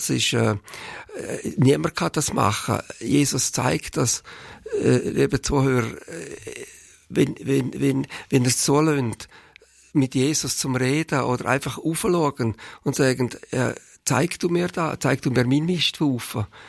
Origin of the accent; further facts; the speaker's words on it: Graubünden, Switzerland; Vielleicht bin ich ein Bündner, ein bisschen langsam